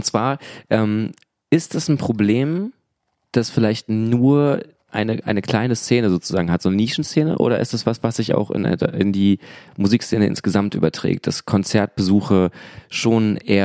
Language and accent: German; Rostock, Mecklenburg-Vorpommern, Germany; Ich bin aber ehrlicherweise in Rostock aufgewachsen.